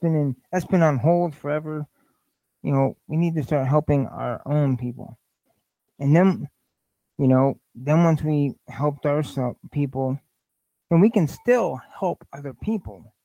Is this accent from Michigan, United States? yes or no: yes; Flint, Michigan, United States; This is something that's kind of on my radar because it's my hometown, my home state, and all this stuff.